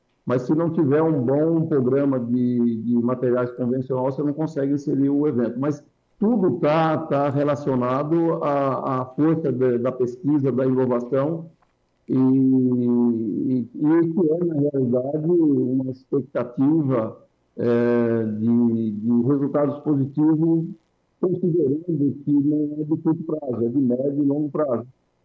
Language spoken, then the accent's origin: Portuguese; Brazil; considera esse assunto com tanta seriedade e com tanta austeridade como nós brasileiros.